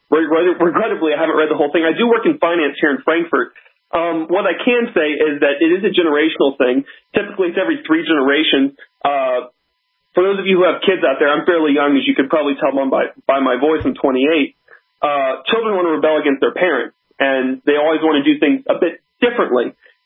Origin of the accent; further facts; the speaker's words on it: United States; moved away as an adult; now in Germany; Obviously, I'm an American calling you guys from Germany.